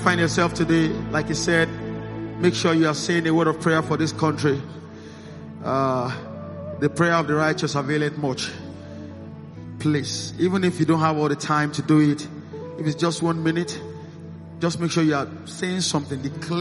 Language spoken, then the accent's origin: English; Nigeria; For every place where we have been mocked as a Nigerian, we are beginning to be celebrated.